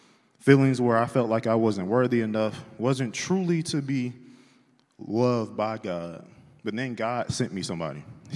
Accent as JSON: {"language": "English", "town": "Dothan", "region": "Alabama", "country": "United States", "tie": "born or raised there", "said": "I was born in Dothan, Alabama, lived there in Hetland, Opelika, lived there until I was 10."}